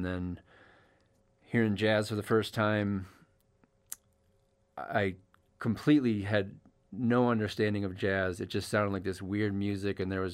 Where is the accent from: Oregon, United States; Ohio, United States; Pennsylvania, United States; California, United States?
Ohio, United States; Cleveland; moved away as an adult; I grew up in Ohio, around the Cleveland area, and then came out to Colorado in 2003.